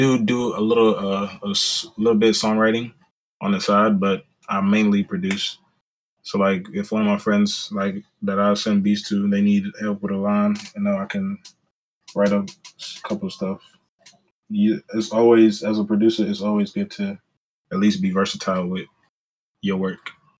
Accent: St. Louis, Missouri, United States; I'm from St. Louis, so Metro is a big inspiration.

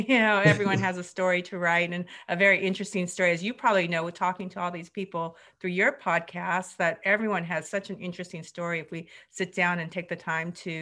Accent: South Korea; Because I'm originally from Korea, and I was orphaned in Korea.

